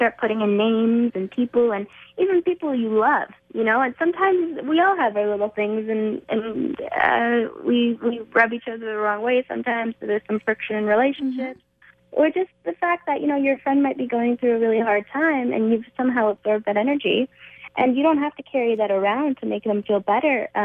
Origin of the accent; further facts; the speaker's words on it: Texas, United States; I love it now, but it's so funny to be growing up, especially I grew up in Texas